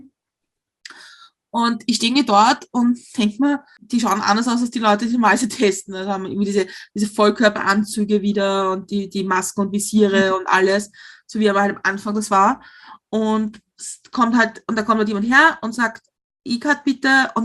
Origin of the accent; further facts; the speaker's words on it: Austria; accent: Austrian; er findet unseren österreichischen Akzent sehr süß.